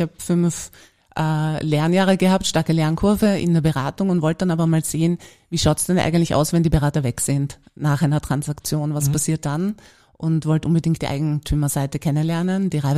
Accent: Vienna, Austria; Ja, ich bin erstmal in Döbling aufgewachsen

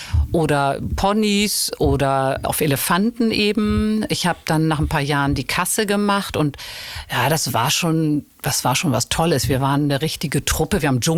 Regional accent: Hamburg, Germany; Ich bin ja in Lockstedt groß geworden und ich habe ein bisschen was Ähnliches gesucht.

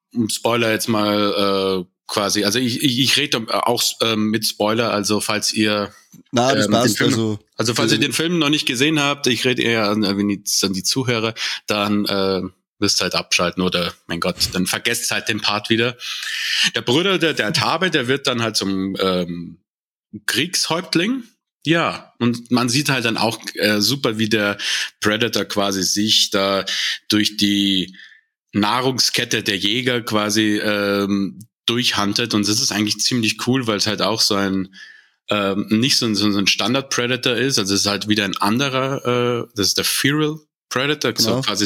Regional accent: Munich, Bavaria, Germany; born there; Also geboren bin ich 1986 in München

